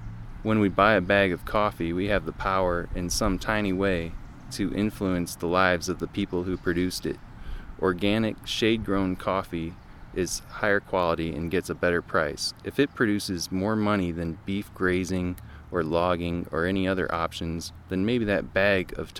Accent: Peoria, Illinois, United States; Lived in Peoria most of my life. Little excursions to other places, but was born and raised in Peoria.

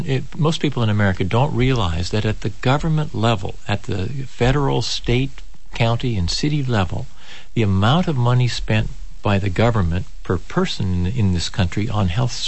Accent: Toronto, Ontario, Canada; I was born in Toronto and grew up there.

